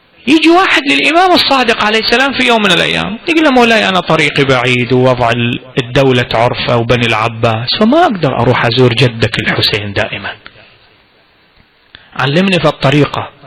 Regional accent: Baghdad, Baghdad Governorate, Iraq; عندنا في بغداد قبل أربعين سنة في بغداد

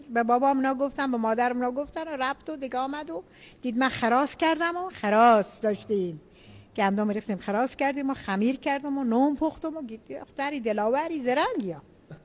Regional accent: Iran; ما ایرانیم، بهترین ایران داریم.

